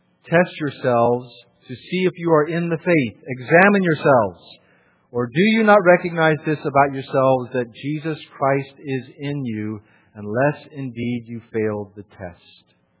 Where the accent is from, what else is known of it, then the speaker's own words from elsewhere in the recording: United States; Because I'm not British. I do think about our president, though, because I'm an American.